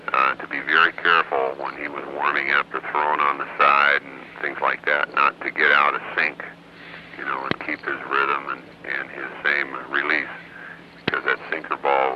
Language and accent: English; Spokane, Washington, United States; I signed with an independent with the Spokane Indians, my hometown